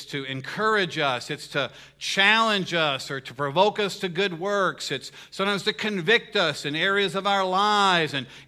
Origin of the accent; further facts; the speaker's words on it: the South, United States; because I grew up in the South.